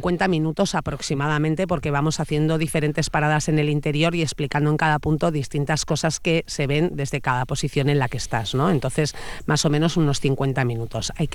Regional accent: Carranza, Basque Country, Spain; yo soy de aquí, de Carranza, y es mi valle

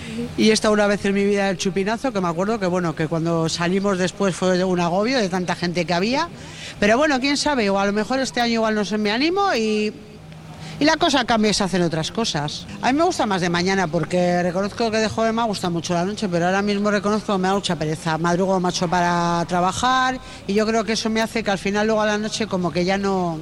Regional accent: Barakaldo, Basque Country, Spain; Bueno, soy de, realmente no, trabajo en Bilbao, pero realmente ahora vimos esto y soy de Baracaldo, soy un poco de todo.

